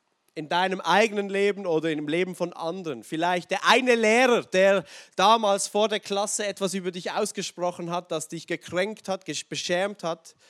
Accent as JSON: {"language": "German", "country": "Switzerland", "said": "Also bei uns in der Schweiz gibt es so ein Sprichwort"}